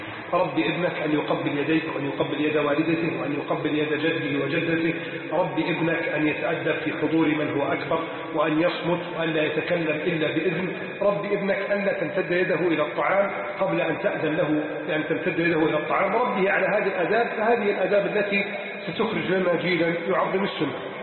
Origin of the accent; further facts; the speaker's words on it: Egypt; بلدنا مصر